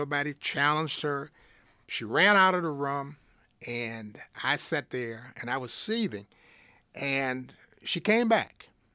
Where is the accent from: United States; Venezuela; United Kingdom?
United States; Virginia; I'm a Southerner, and I travel back to my native state of Virginia every month to take care of my 96-year-old mother, okay?